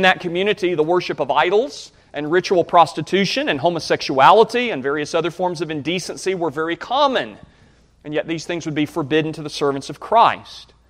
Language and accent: English; the South, United States; now in Arizona, United States; I'm a Southerner and always will be, even though I live in Arizona.